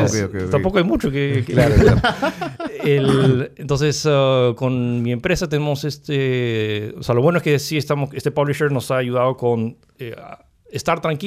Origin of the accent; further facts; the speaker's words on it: United States; born there; Mi papá es peruano, pero toda su familia es china, uh-huh. Y yo nací en Estados Unidos. Entonces soy chino francés que nació en Estados Unidos.